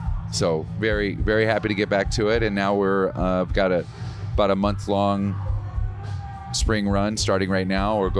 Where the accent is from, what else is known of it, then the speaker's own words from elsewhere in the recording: Wisconsin, United States; And we're going to Superior, Wisconsin. Like, I'm from Wisconsin.